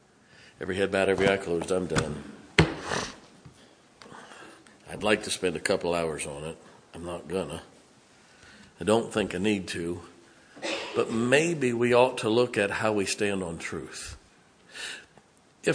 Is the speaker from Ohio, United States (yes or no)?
yes; Ohio, United States; I kind of forget. I'm from Ohio.